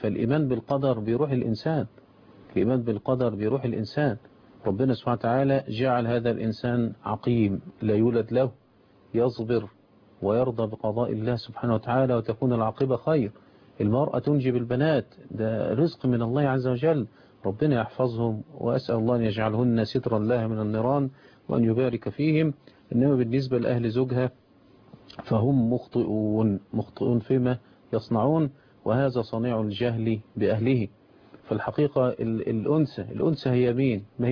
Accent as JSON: {"language": "Arabic", "country": "Egypt", "said": "إحنا عندنا في الريف وفي صعيد مصر"}